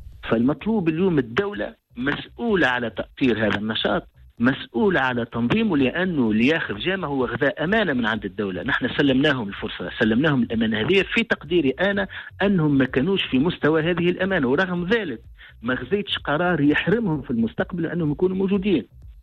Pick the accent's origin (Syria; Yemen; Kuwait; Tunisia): Tunisia